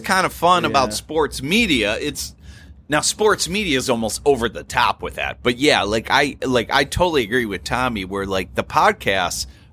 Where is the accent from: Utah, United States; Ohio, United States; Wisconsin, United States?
Ohio, United States; Cleveland; I'm from Cleveland.